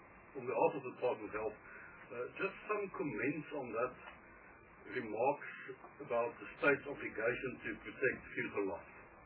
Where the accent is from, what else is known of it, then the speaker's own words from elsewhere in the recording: Western Cape, South Africa; I come from West Coast, so they'll do it well.